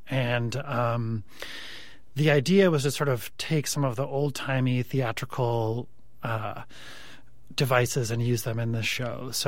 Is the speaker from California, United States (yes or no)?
yes; Mill Valley, California, United States; I grew up in Mill Valley, and I had a Marin mountain bike for a long time